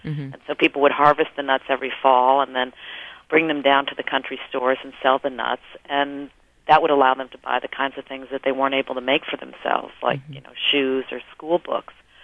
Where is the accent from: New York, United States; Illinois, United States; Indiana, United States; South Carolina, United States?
Illinois, United States; Evanston; Well, I grew up outside of Chicago in Evanston, Illinois